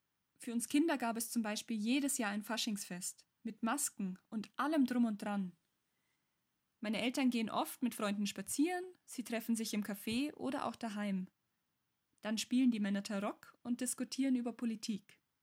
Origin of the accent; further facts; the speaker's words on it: Passau, Bavaria, Germany; in meiner Heimatstadt Passau erinnere ich mich immer gern. Es ist landschaftlich so schön gelegen und baulich einfach wunderschön.